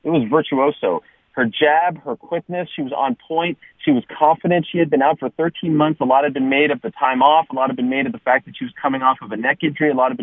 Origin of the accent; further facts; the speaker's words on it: Canada; the prodigal son from my home country of Canada